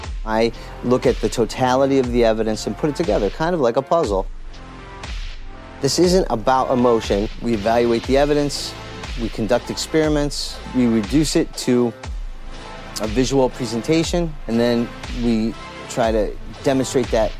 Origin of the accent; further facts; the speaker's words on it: Cleveland, Ohio, United States; I lived in Cleveland all my life, born and raised here.